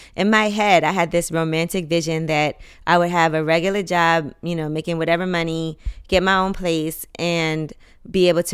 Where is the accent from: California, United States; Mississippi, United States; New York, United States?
New York, United States; Brooklyn; Like, I mean, I grew up in Brooklyn, and so I ended up knowing a lot of people.